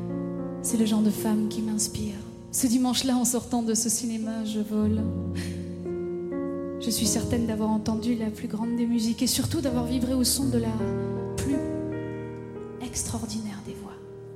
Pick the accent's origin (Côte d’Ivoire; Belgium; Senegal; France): Belgium; Brussels, Brussels-Capital Region; J'ai 14 ans. Un dimanche après-midi, mes parents m'emmènent au cinéma. Dans ma ville natale, à Bruxelles, aux Galeries de la Reine.